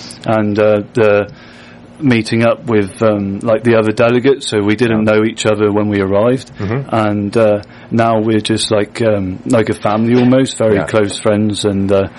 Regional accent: South West England, United Kingdom; Well, yeah … I'm from Cornwall in England.

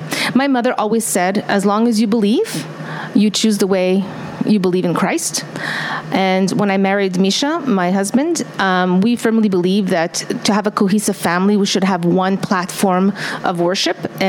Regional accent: Montreal, Quebec, Canada; now in Toronto, Canada; I was born and raised in Montreal, part of the Lithuanian community, very, very active there. It was difficult for me to move to Toronto, but we're glad we did.

